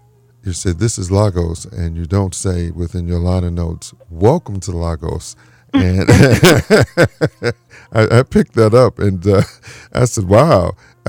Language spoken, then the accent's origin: English; New York City, New York, United States; so I'm from New York City, and you live in New York, so we both understand the terminology